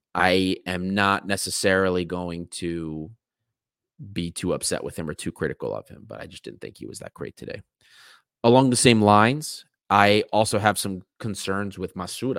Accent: Kalymnos, South Aegean, Greece; because you know I'm from Kalymno?

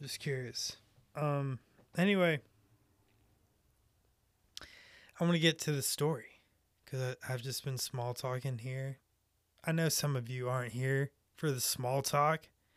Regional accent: Albemarle, North Carolina, United States; I figured, why not do my hometown, which is Albemarle, North Carolina.

